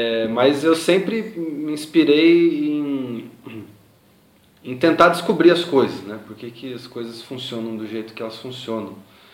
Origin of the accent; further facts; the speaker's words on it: São Paulo, Brazil; eu vim de São Paulo, né? Então acho que a minha visão é um pouco preconceituosa, porque lá o pessoal é muito bitolado na vida no cotidiano e tal